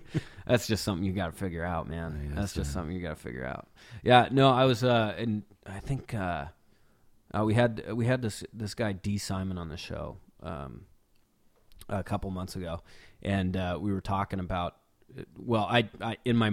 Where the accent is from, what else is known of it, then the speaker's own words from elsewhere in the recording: Indianola, Washington, United States; I grew up over in the Kitsap Peninsula as well.